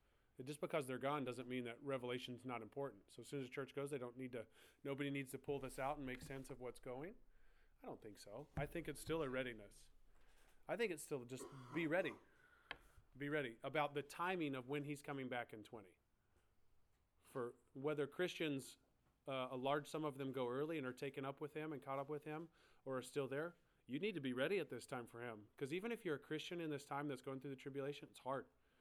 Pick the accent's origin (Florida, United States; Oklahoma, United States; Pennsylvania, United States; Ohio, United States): Oklahoma, United States; I'm from Oklahoma. We get some sweet hail out there.